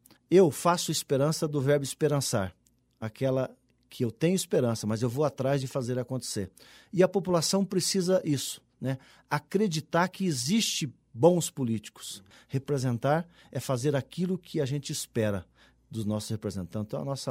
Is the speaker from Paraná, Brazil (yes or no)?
yes; Paraíso do Norte, Paraná, Brazil; now in Cascavel, Brazil; Eu saí de Paraíso do Norte, cheguei em Cascavel, uma cidade muito pequena, né, morar numa cidade já grande, nos anos 80, em Cascavel.